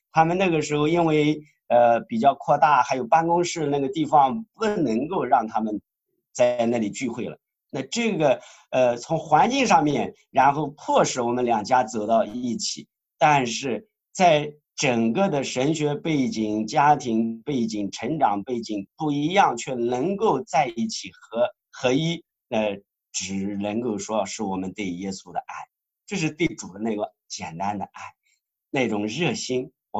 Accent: Hefei, Anhui, China; 我们呢是本土成长，我们就是本合肥的，我们就生在合肥，我们长在合肥

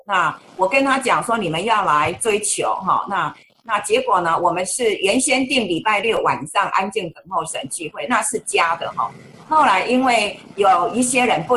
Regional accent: Taiwan; 但是呢我的背景跟他差太远了，我是台湾来的齁。

